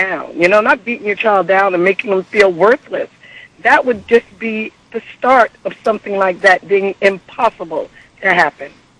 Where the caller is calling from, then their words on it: New Jersey, United States; I'm calling from New Jersey.